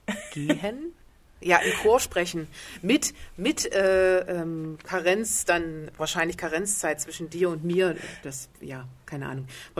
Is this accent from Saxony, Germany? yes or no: yes; Dresden, Saxony, Germany; bin ich oft in Dresden, meine Heimatstadt, so bummeln gegangen